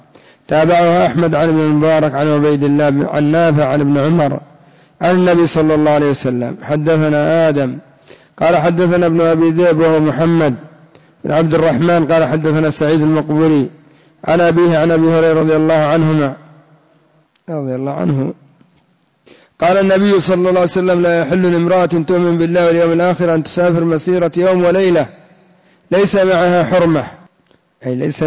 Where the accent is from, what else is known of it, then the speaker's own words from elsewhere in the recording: Yemen; الآن عندنا في اليمن شيء اسمه العصبة النسائية